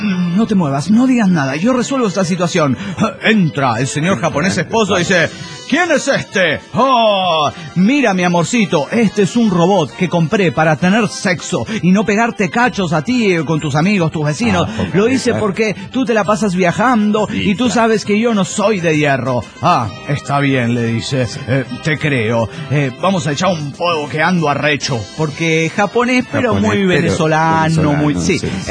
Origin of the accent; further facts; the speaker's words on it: Panama; de Panamá.